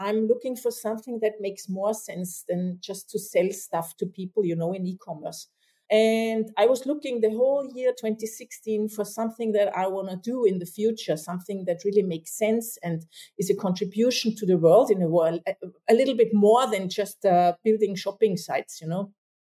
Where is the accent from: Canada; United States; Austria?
Austria; English is a second language; I say we now in Europe. I'm from Austria.